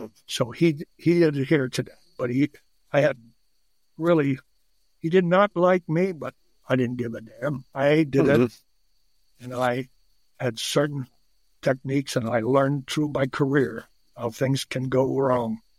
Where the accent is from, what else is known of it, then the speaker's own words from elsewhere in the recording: Canada; I got a Canadian passport. I'm a Canadian.